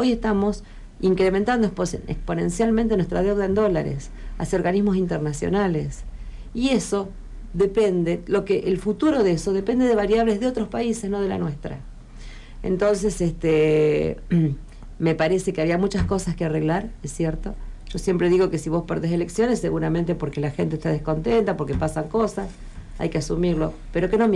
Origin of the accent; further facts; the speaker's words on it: Argentina; es de alguna manera reflejar un poco cómo somos los argentinos y cómo nos expresamos